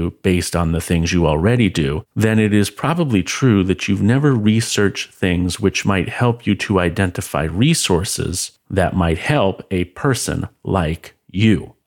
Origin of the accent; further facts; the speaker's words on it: United States; now in United Kingdom; in the same way that my British neighbors understand that when I say I'm American, that I probably call chips fries and crisps chips.